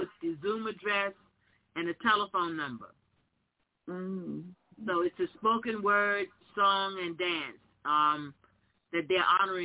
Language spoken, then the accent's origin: English; Tavares, Florida, United States; also born or lived in Orlando; I grew up in the South too. I grew up in Florida, born in Orlando, Florida. And a lot of times my grandmother and I would walk to town. It was a small town, Tavares, Florida